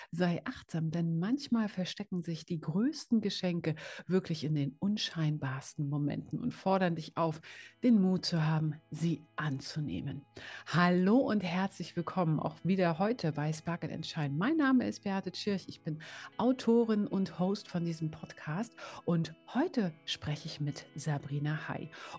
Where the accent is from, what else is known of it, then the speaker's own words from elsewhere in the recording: East Germany, Germany; Also ich bin ja im Osten aufgewachsen